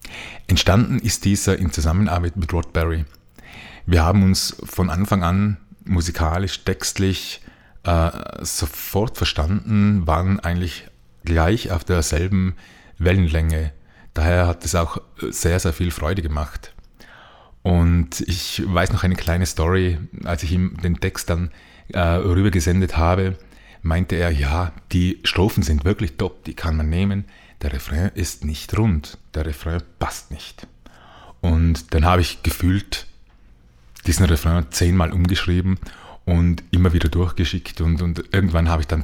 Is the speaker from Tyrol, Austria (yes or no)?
yes; Tyrol, Austria; Ich komme ja aus Österreich, genauer gesagt aus Tirol. Das hört man auch nämlich an. Jedenfalls wird mir das immer gesagt.